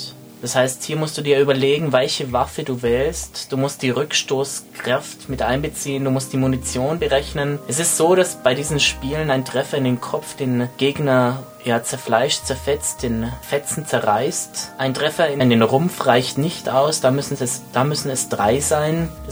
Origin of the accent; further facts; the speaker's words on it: Regensburg, Bavaria, Germany; Ja, also die zweite Koryphäe hier in Deutschland sitzt in Regensburg in meiner Heimatstadt.